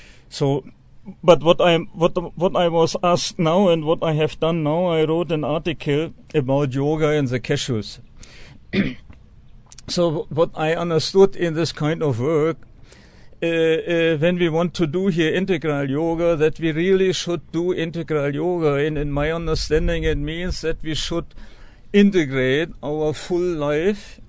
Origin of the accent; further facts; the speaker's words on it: Germany; moved away as an adult; also born or lived in Berlin; now in Auroville, India; I'm from Germany and I live in Oroville almost 18 years.